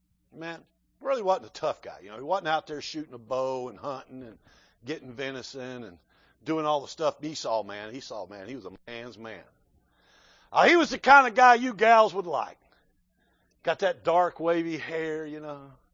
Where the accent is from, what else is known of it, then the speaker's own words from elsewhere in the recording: Florida, United States; I was raised in South Florida. We didn't have an air conditioner in the house.